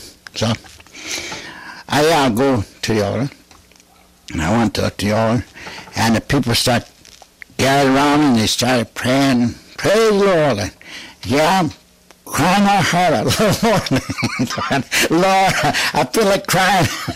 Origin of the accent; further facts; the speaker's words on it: Grand Rapids, Michigan, United States; from Grand Rapids, Michigan. And I am a Chippewa, full-blooded Chippewa Indian from the Chippewa tribe of Michigan.